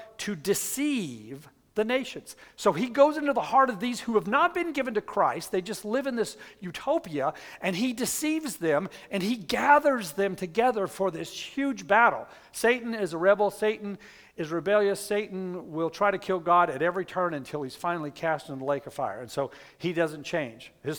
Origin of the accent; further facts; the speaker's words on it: Albuquerque, New Mexico, United States; You know, I was raised around mountains. I was raised in Albuquerque. We went skiing all the time.